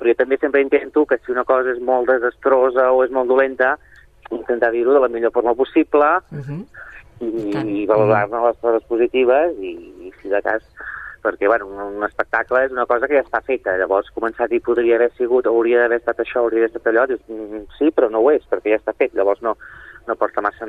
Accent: Sabadell, Catalonia, Spain; jo com que sóc de Sabadell i he fet teatre a la Faràndula

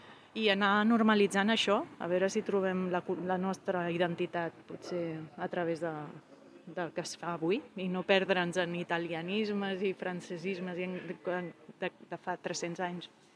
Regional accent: Sabadell, Catalonia, Spain; que sóc de Sabadell.

